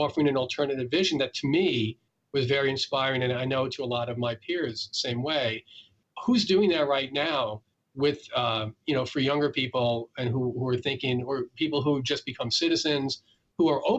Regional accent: New York City, New York, United States; I grew up in New York City, and Donald Trump's always been background noise in my life

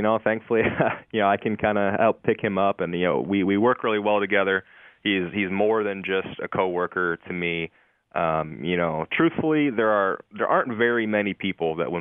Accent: Midwest, United States; also born or lived in West Coast / South; I've lived on the West Coast. I grew up in the Midwest. I lived in the South for a long time.

